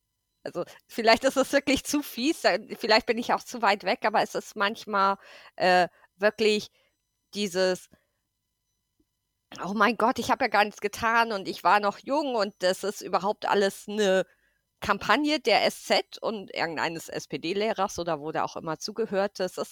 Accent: Bavaria, Germany; wir kommen halt aus Bayern und meinetwegen sind wir Hinterwäldler vom Bauernhof

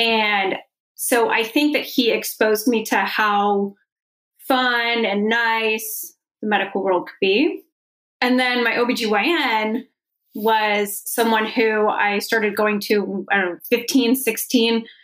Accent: Santa Monica, California, United States; So I grew up in Santa Monica, which is in West LA.

